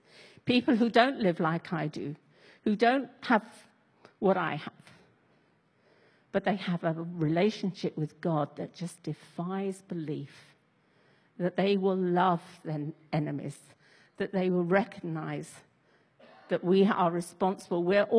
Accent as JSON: {"language": "English", "region": "England", "country": "United Kingdom", "said": "And I come from England, where you're taught this more, you know"}